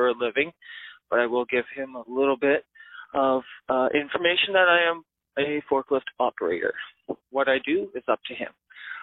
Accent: Kamloops, British Columbia, Canada; I'm from Kamloops, and I'll let Matthew figure out what I do for a living, but I will give him a little bit of information that I am a forklift operator.

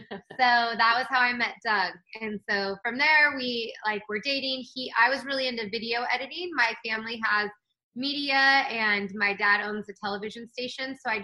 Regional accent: Newfoundland and Labrador, Canada; So I am from Canada. I grew up in Newfoundland, which is why people think I'm so nice, because Canadians are very nice.

